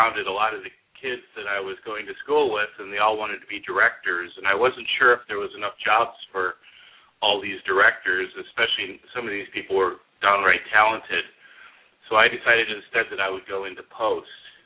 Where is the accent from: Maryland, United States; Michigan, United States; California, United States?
Michigan, United States; Detroit; born there; In the beginning, I was born in Detroit, Michigan